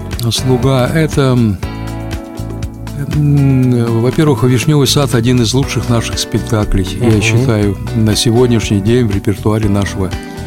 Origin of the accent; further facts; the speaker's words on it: Donetsk Oblast, Ukraine; Сегодня, когда я переживаю вместе со всей Донецкой областью, поскольку я сам дончанин.